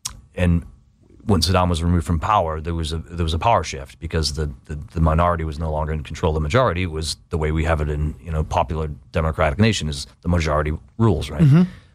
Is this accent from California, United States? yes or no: no; Boston, Massachusetts, United States; I might not be welcome there. I'm from Boston.